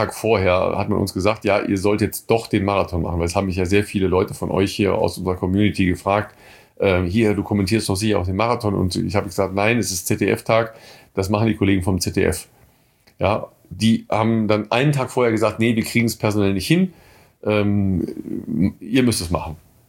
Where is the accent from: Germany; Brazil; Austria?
Germany; North Rhine-Westphalia; der kommt aus Coesfeld, das ist 10 Kilometer von meinem Heimatort entfernt